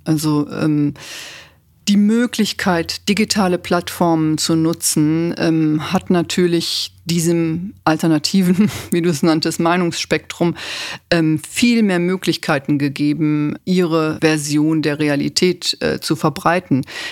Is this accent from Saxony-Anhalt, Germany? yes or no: no; Berlin, Germany; als Berlinerin